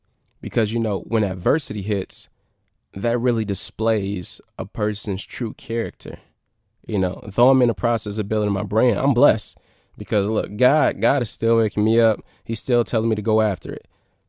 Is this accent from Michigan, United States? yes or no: yes; Detroit, Michigan, United States; You know, I came from Detroit, right? I'm living in grandma house, basement area, house hopping, not really having a dime.